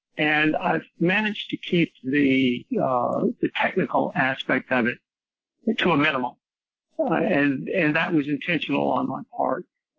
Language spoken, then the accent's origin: English; Alexandria, Louisiana, United States; I grew up in Alexandria, Louisiana, which is right in the middle of the state. It's an L-shaped state, and Alexandria is in the middle of the upright of the L. Town of about 40,000 people.